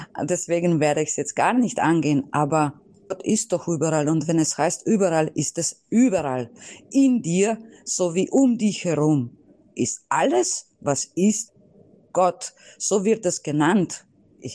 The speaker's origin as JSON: {"language": "German", "country": "Slovenia", "said": "ich komme aus Slowenien und da war noch Kommunismus, als ich auf der Welt gekommen bin."}